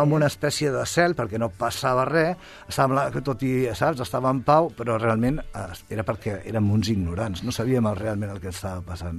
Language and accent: Catalan; Sabadell, Catalonia, Spain; now in Barcelona, Spain; jo ara visc a Barcelona, sóc de Sabadell, però visc a Barcelona